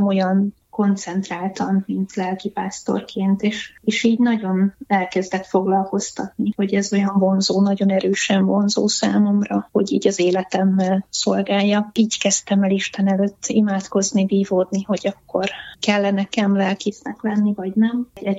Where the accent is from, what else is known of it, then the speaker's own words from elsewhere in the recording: Budapest, Hungary; én Budahegyvidéki gyülekezetben nőttem föl.